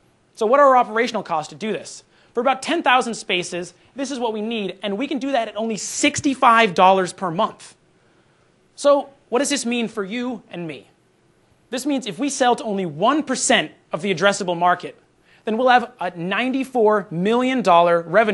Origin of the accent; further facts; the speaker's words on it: Boston, Massachusetts, United States; And we're from Boston, so where better to look for a healthy ecosystem of Windows 8 than right across the river to Microsoft in Cambridge?